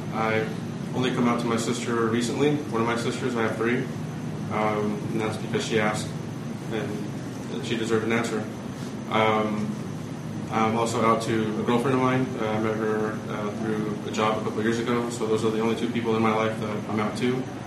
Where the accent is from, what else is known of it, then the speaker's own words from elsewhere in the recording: Oceanside, California, United States; I'm from Oceanside.